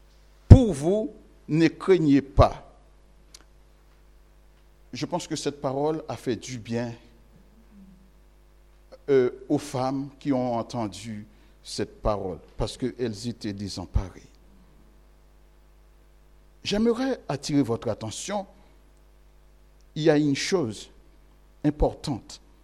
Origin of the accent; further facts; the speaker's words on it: Haiti; je suis haïtien, c'est-à-dire de la communauté haïtienne